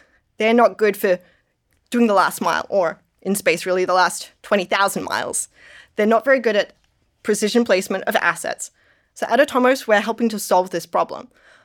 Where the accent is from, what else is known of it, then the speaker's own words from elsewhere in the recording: Australia; now in Denver, United States; I'm Australian living in Denver